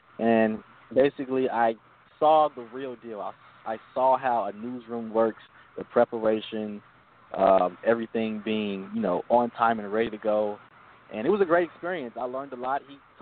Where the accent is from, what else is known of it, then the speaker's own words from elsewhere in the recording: Atlanta, Georgia, United States; You know, I'm from Atlanta, so I see these people on TV growing up.